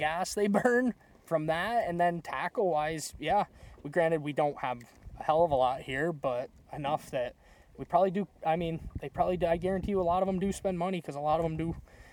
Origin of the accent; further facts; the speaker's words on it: Plattsburgh, New York, United States; I grew up right here in Plattsburgh, fishing, hunting all over the area. Ever since I was a little kid, still doing it to this day.